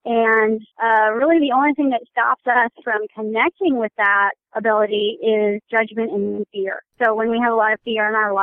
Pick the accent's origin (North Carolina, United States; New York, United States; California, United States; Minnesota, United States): California, United States; Los Angeles; now in Kansas City, United States